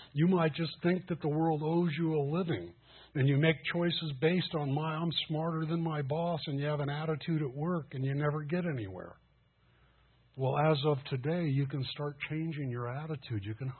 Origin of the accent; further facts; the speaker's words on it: Los Angeles, California, United States; I grew up in East L.A. It was just as bad outside as it was inside.